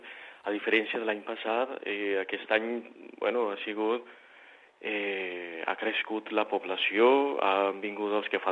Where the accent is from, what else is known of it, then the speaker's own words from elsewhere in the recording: Colombia; Catalan is a second language; now in Spain; Jo, Colòmbia.